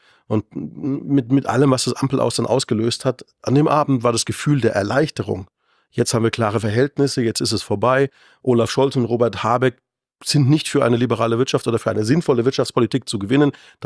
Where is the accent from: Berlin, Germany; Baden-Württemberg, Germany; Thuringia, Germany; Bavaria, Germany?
Bavaria, Germany; now in Munich, Germany; Ich komme aus der Fränkischen Rhön, lebe seit 25 Jahren in München und es ist einfach eine tolle Stadt.